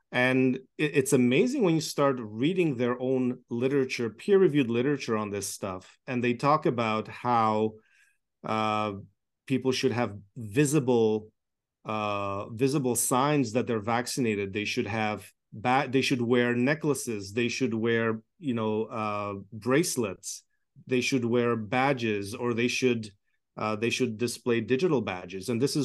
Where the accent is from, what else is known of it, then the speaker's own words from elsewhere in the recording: Toronto, Ontario, Canada; listen, I grew up in Toronto. Like, I was very central, politically all my life. I'm an immigrant kid from a communist country.